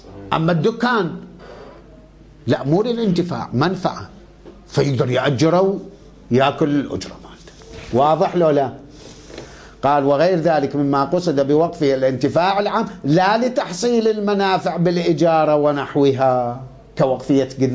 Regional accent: Iraq; الحصير نوعان احنا كان عندنا بالعراق

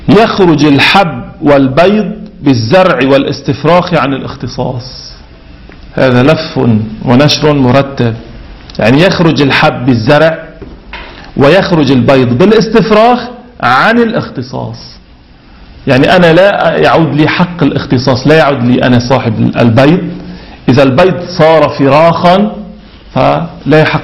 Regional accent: Syria; افترضوا عندنا في سوريا عفرين وإدلب

